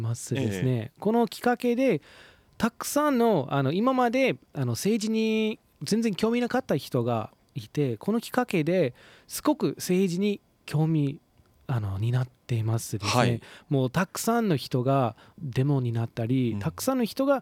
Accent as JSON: {"language": "Japanese", "country": "United States", "second_language": "Japanese", "said": "今日はやっぱりアメリカ人なので、"}